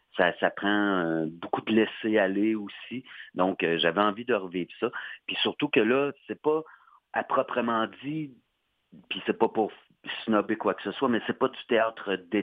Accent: Trois-Rivières, Quebec, Canada; j'ai fait du théâtre lorsque j'étais au secondaire, au cégep, dans ma région natale, là, en Mauricie, à Trois-Rivières.

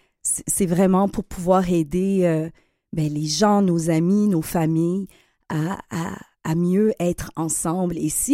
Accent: Quebec, Canada; Oui, on est tous les trois issus des communautés afro-descendantes québécoises, on est des Québécois. D'origine haïtienne

